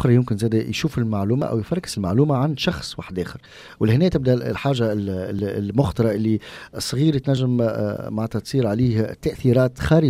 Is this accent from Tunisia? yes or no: yes; Tunisia; احنا عندنا في تونس ديجا يقول لك ما صار حتى شيء